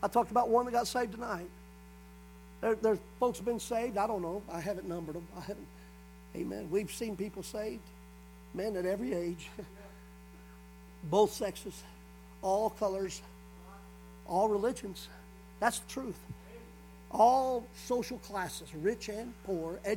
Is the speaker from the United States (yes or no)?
yes; Tennessee, United States; also born or lived in Texas; And I know technically I was born in Texas, but I'm a Tennessee boy. I was raised right here.